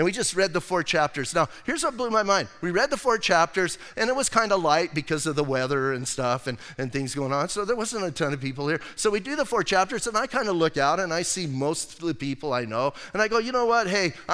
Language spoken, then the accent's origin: English; Bisbee, Arizona, United States; I'm from Bisbee. What else would I be?